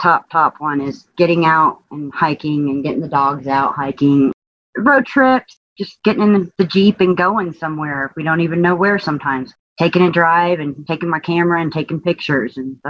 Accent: Houston, Texas, United States; born there; Yeah, I was born in Houston, and I've grew up everywhere else is kind of the best way to put it. Moved every few years, so I've kind of lived everywhere.

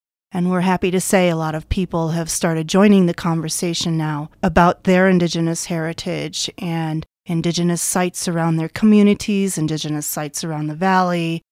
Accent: Michigan, United States; I am originally from Michigan. I grew up all over Michigan.

